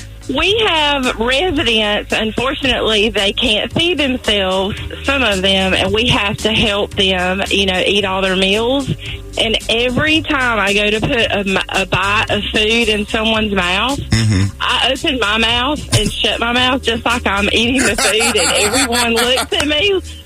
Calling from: Alabama, United States; I'm calling from Alabama.

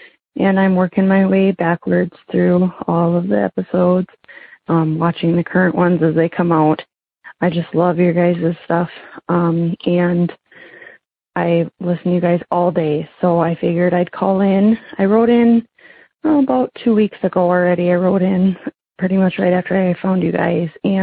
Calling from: Minnesota, United States; I'm from Minnesota.

